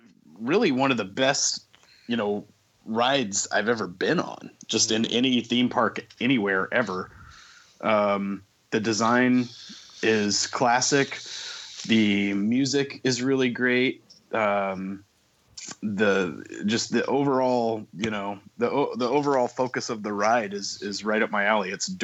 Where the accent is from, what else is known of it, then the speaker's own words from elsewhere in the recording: Texas, United States; Yeah, I grew up in Texas next to a Six Flags theme park